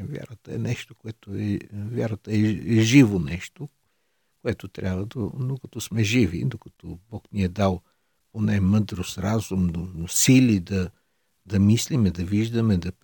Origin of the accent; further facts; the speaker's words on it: Sofia, Sofia City, Bulgaria; born there; роден съм на 23 юли 1958 година в София.